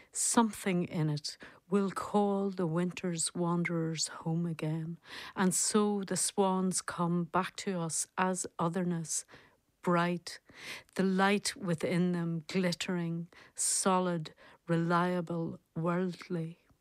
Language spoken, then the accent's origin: English; Enniskillen, Northern Ireland, United Kingdom; now in Belfast, United Kingdom; I'm from Enniskillen, County Fermanagh, and I live in Belfast.